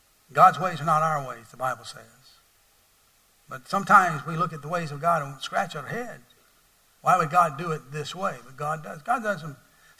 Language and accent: English; Deep South, United States; I grew up in the Deep South in a rural environment.